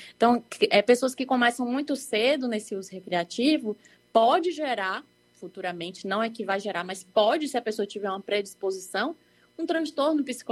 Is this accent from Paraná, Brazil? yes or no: no; Bahia, Brazil; porque eu sou baiana raiz, mas estou longe nesse momento.